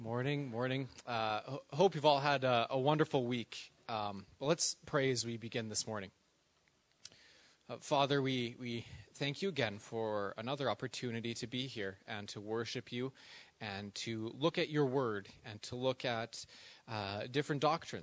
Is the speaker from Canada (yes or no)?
yes; Canada; I felt as a Canadian I should apologize on behalf of our nation.